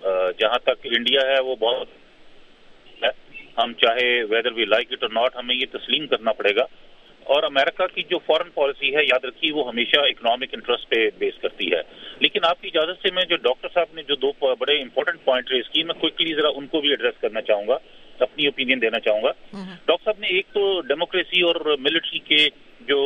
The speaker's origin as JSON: {"language": "Urdu", "region": "Azad Kashmir", "country": "Pakistan", "said": "ہمارا میرا تعلق کشمیر سے ہے"}